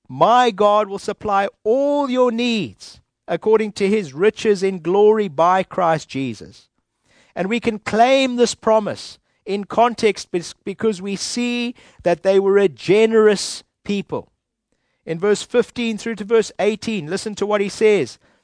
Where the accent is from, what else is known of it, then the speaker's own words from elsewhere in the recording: Zimbabwe; now in United Kingdom; We came from Zimbabwe here, and you guys opened your heart up to us and welcomed us here.